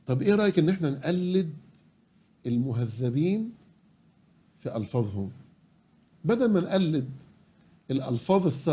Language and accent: Arabic; Egypt; احنا بنتكلم احنا كمصريين، احنا كعرب